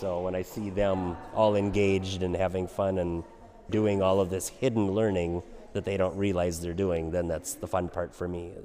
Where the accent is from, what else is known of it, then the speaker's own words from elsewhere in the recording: Minnesota, United States; I'm a teacher from Minnesota.